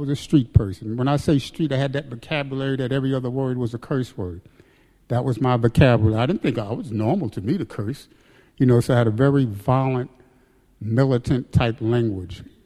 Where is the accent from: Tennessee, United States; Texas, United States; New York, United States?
New York, United States; Bay Ridge; And I grew up in Bay Ridge.